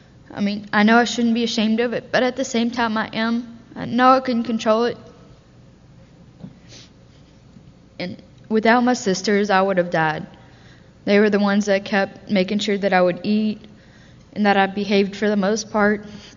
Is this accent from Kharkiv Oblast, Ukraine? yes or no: no; Bakhchysarai, Crimea, Ukraine; I am currently 18 years old. I was born in Bakhchisarai, Ukraine. I grew up with two alcoholic parents.